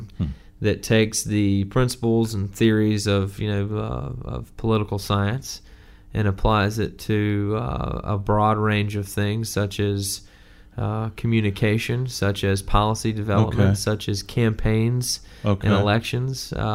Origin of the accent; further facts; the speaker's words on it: Tallahassee, Florida, United States; I'm from the Tallahassee area, but I had very little connection to Tallahassee, none to Florida State as I was growing up.